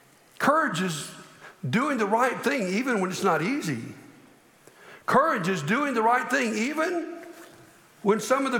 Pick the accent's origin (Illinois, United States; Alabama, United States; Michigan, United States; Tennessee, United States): Alabama, United States; Montgomery; I grew up in Montgomery.